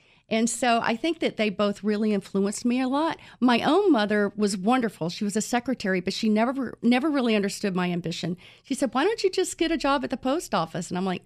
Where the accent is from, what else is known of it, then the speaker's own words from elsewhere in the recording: Columbia, South Carolina, United States; also born or lived in New Orleans / Tallahassee; I was born in New Orleans, spent a little bit of time in Tallahassee, Florida, and ended up in the fifth grade in Columbia, South Carolina.